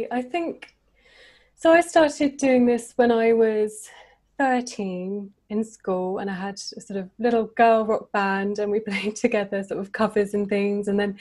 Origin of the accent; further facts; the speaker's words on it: Winchester, South East England, United Kingdom; I moved back home was doing a lot of busking just on the streets of Winchester in my hometown.